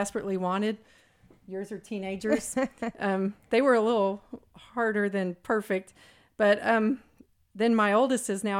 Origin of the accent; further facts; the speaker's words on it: Port Arthur, Texas, United States; now in Dallas, United States; I'm a proud lifelong conservative Republican, proud lifelong Texan. I was born and raised in Port Arthur.